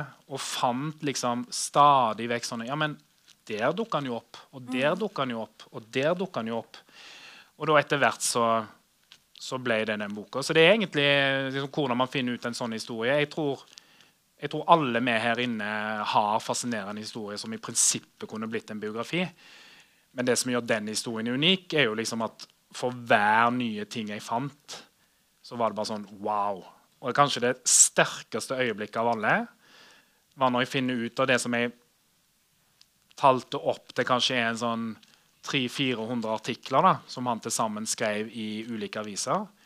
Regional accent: Haugesund, Rogaland, Norway; jeg jo født og oppvokst I Haugesund, og var student fra slutten av 90-tallet

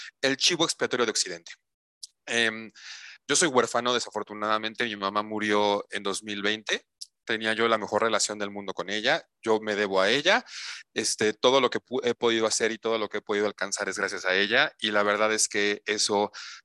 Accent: Mexico; Estudié historia como primera licenciatura aquí en México. Yo soy mexicano. Estudié la licenciatura en administración también aquí en México

